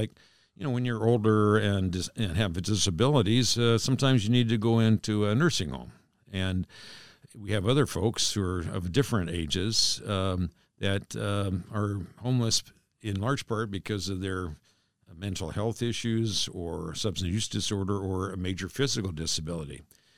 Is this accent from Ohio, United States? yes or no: no; Bremerton, Washington, United States; Now, to set the record straight, I was born in East Bremerton, okay? It's a big difference.